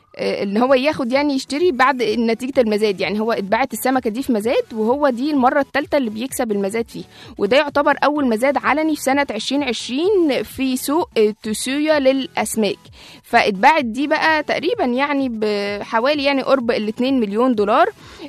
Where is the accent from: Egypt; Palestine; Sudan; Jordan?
Egypt; وترسم الضحك على وشوشنا مش كمصريين بس، لا في الوطن العربي كله